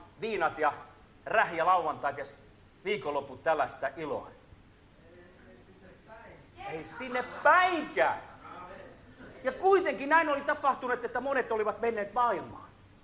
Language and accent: Finnish; Salo, Southwest Finland, Finland; Meillä Turussa, me olemme Saloista, mutta Turussa kokoonnumme joka kuukausi